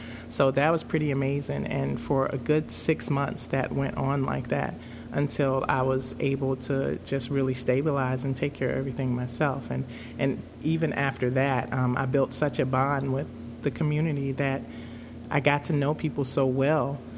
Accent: Chicago, Illinois, United States; moved away as an adult; now in Minnesota, United States; I am originally from Chicago. I grew up in Chicago, Illinois. My mom grew up in Chicago as well. I moved here to Minnesota in 1997. So I did all of my high school and some college in Chicago.

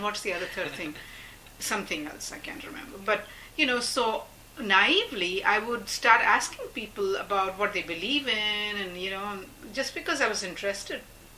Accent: India; because I grew up as an Indian Muslim, I couldn't really differentiate the two when I was a new Muslim here

